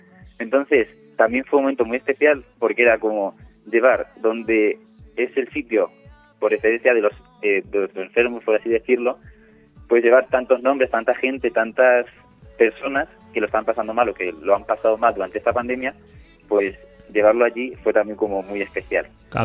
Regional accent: Miguelturra, Castilla-La Mancha, Spain; yo soy de Miquel Turra

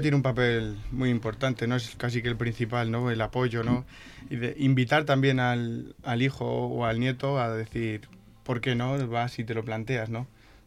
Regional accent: El Torno, Castilla-La Mancha, Spain; Vengo de un pueblo que se llama El Torno, cerca del Parque Nacional de Cabañeros.

